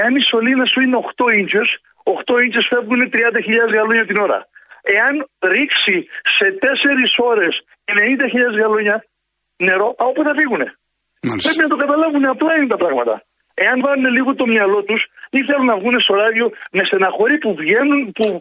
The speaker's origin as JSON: {"language": "Greek", "town": "Heraklion", "region": "Crete", "country": "Greece", "tie": "born or raised there", "said": "Εγώ είμαι από εκεί που είναι η ομάδα του Θεού. Είμαι από το Ηράκλειο, γέννημα Θρέμα, Όφης."}